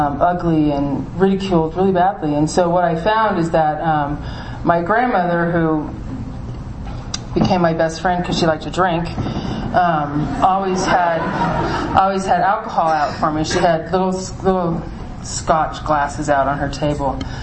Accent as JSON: {"language": "English", "town": "Seattle", "region": "Washington", "country": "United States", "tie": "born there", "said": "I was born in Seattle to an alcoholic family."}